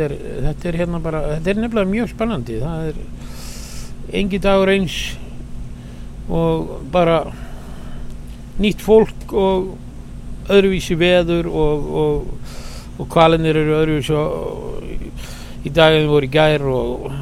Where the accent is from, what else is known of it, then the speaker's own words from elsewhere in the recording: Hrísey, Northeastern Region, Iceland; Ég fættur uppalinn í Hrísey og Eyjafirði